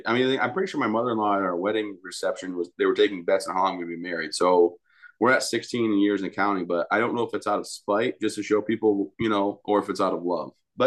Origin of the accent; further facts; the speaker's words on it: Michigan, United States; I was from Michigan, and, you know, I was able to live down the road from family.